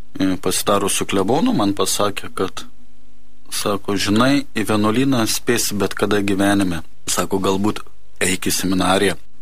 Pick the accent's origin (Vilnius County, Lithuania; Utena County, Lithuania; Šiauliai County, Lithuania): Utena County, Lithuania; Troškūnai; Esu kilęs iš Anykščių rajono, Troškūnų